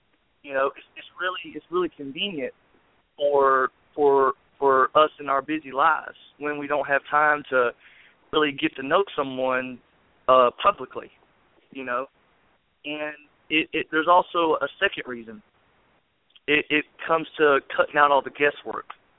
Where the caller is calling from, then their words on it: Valley, Alabama, United States; I'm calling from Valley, Alabama.